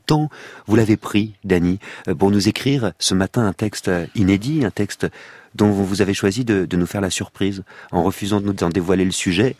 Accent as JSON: {"language": "French", "town": "Petit-Goâve", "region": "Ouest", "country": "Haiti", "also_born_or_lived": "Port-au-Prince", "moved": "yes", "lives_now": "Montreal, Canada", "said": "J'ai quitté Port-Goave pour Port-au-Prince, puis pour Montréal, et c'était la dernière fois que mes mains remuaient la terre."}